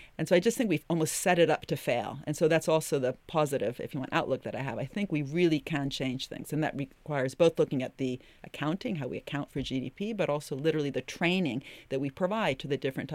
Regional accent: Italy; I mean, I'm from Italy, for God's sake.

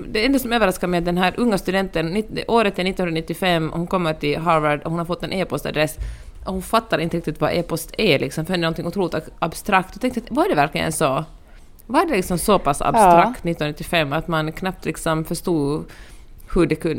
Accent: Helsinki, Uusimaa, Finland; Men jag är från Helsingfors.

